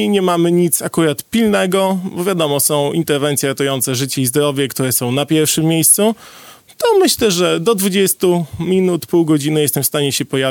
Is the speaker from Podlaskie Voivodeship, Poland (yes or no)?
yes; Podlaskie Voivodeship, Poland; pochodzę również nieopodal z małej miejscowości, aczkolwiek jest to inna gmina, już inny powiat, aczkolwiek niedaleko, także tereny są mi znane od dziecka